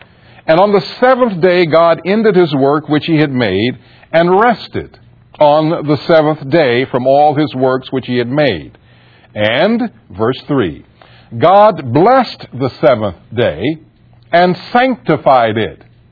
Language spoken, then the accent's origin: English; Columbus, Georgia, United States; In my growing up, I was born in Columbus, Georgia, you know, kiver to kiver, cover to cover.